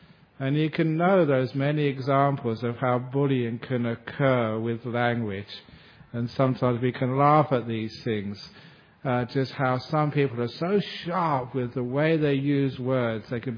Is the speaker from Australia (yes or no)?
yes; Australia; And of course, I'm Australian, I don't agree with that.